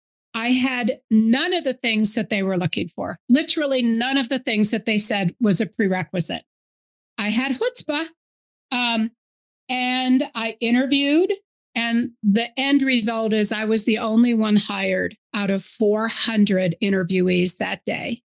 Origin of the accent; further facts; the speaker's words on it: Iowa, United States; I grew up in Iowa, very sheltered little Jewish princess.